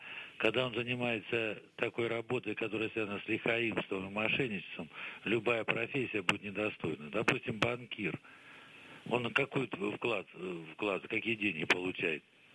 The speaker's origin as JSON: {"language": "Russian", "region": "Belgorod Oblast", "country": "Russia", "said": "Я из Белгородской области."}